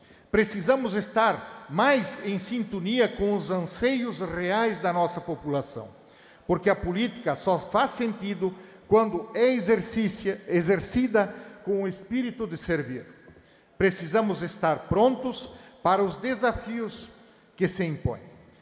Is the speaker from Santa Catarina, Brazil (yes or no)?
yes; Corupá, Santa Catarina, Brazil; born there; sou um homem de origem simples, como a grande maioria dos catarinenses. Sou filho de agricultores e desde cedo sei a dificuldade que é ter que plantar para comer. Nasci em Corupá, na divisa com Jaraguá do Sul.